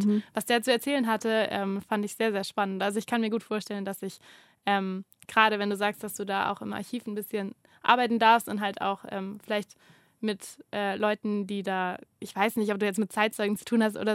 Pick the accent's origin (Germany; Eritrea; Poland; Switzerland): Germany; Baden-Württemberg; also born or lived in Stuttgart; also ich komme selber auch aus der Nähe von Esslingen